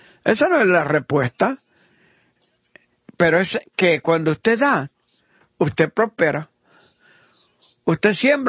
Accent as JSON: {"language": "Spanish", "country": "Italy", "second_language": "Spanish", "said": "Porque profeta, yo soy italiano, pero profeta quiere decir profeta en ambos lenguajes."}